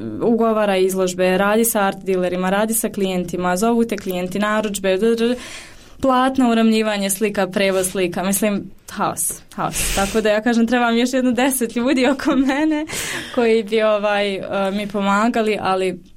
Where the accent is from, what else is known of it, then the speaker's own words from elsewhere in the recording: Sarajevo, Federation of Bosnia and Herzegovina, Bosnia & Herzegovina; jer ja sam ipak iz Sarajeva